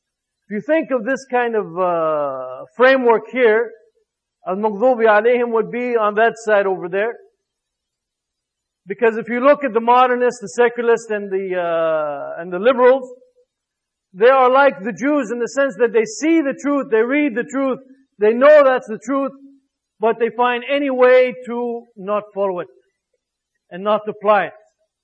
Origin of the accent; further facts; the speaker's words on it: United States; You know, for me as an American, this is like, it's almost like a vampire, what they call vampires here.